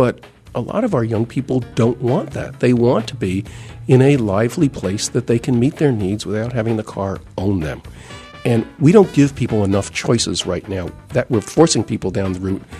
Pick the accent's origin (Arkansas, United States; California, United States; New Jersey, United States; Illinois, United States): New Jersey, United States; My home state of New Jersey was the Garden State